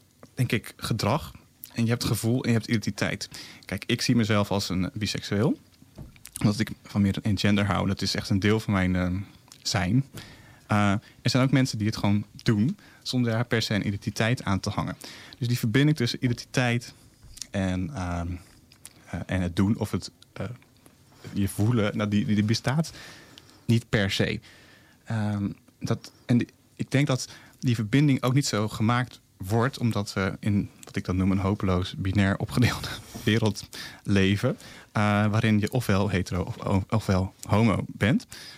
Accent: Veenendaal, Utrecht, Netherlands; En ik kom uit Veenendaal, daar woon ik.

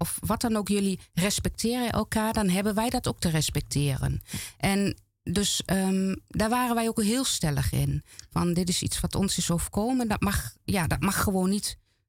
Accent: Overijssel, Netherlands; toen wij in Den Haag woonden met z'n tweetjes, lekker veilig, hè, uit Twente in Den Haag

